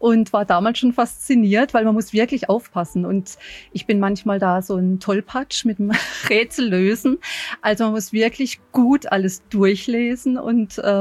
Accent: Offenburg, Baden-Württemberg, Germany; Ja, also ich komme aus Offenburg. Das ist ja am Rande des Schwarzwaldes oder das Tor zum Schwarzwald, sagt man ja auch.

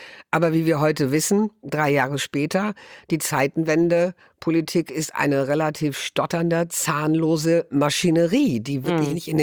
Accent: Germany

